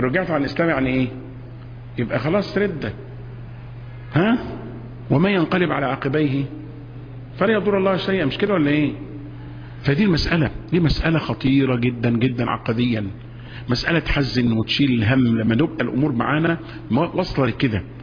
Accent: Egypt; احنا كلنا مصريين

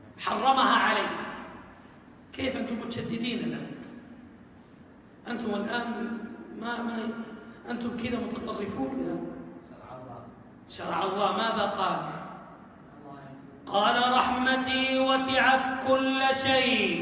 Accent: Saudi Arabia; عندنا في السعودية نقول شين وقوي عين

